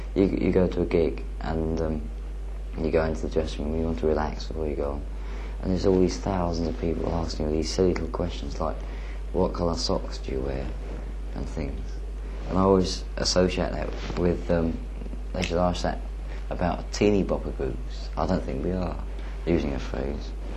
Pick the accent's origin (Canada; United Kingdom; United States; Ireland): United Kingdom; England; I go home to my hometown in England, and I've got all my old friends there